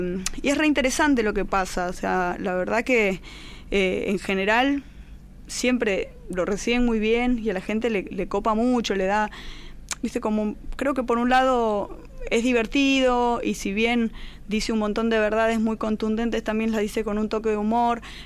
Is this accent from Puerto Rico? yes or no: no; Tucumán, Argentina; now in Buenos Aires, Argentina; yo había ido a tocar a Tucumán, yo soy tucumana